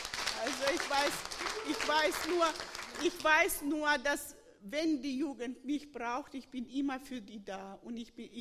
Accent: Worms, Rhineland-Palatinate, Germany; из Вормса.

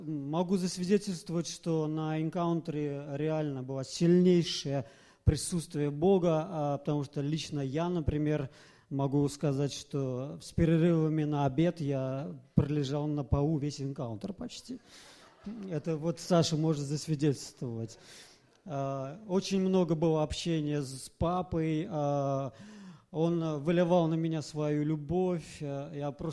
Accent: Finland; я из Финляндии.

